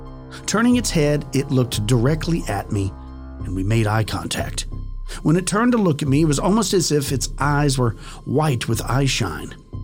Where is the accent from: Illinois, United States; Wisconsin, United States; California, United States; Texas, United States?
Wisconsin, United States; Janesville; I'm from Janesville, Wisconsin.